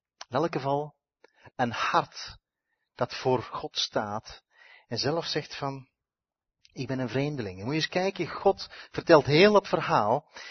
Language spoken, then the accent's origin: Dutch; Flanders, Belgium; Beste Vlamingen, ik ben een Vlaming net zoals u.